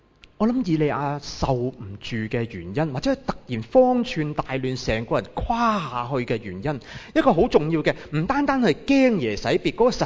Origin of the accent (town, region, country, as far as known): Hong Kong